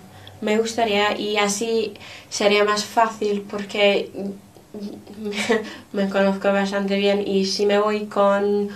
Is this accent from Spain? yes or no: no; England, United Kingdom; Spanish is a second language; como soy inglesa